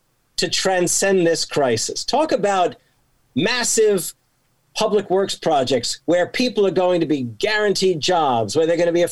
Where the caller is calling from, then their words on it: Wisconsin, United States; I'm talking from Wisconsin where this happened